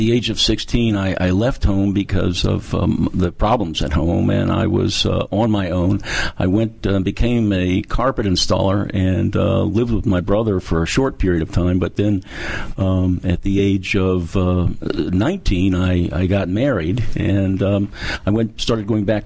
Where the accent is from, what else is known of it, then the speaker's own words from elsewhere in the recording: Maryland, United States; I'm from suburban Maryland.